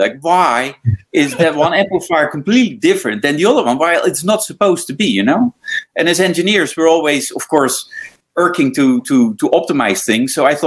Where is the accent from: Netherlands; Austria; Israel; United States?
Netherlands; English is a second language; moved away; originally I'm from the Netherlands, as you can hear in my accent and probably see in my name as well. I moved with my whole family in 2005.